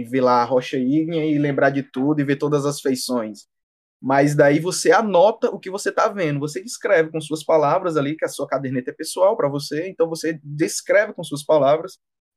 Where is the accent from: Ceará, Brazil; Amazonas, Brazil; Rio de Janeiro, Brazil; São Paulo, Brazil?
Ceará, Brazil; Que eu sou aqui do Ceará, moro no Ceará, nascido e criado cearense.